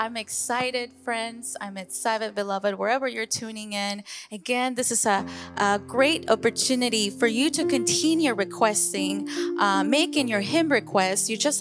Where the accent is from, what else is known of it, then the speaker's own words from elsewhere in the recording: Philippines; We're from the Philippines, so I'm excited for that one too.